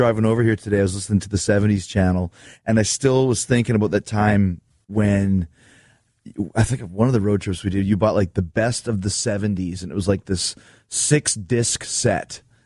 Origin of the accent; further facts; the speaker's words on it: Winnipeg, Manitoba, Canada; I grew up obviously in Winnipeg